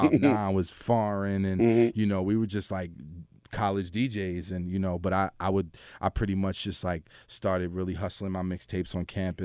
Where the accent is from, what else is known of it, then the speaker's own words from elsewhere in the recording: Philadelphia, Pennsylvania, United States; he was from Philly, I was from Philly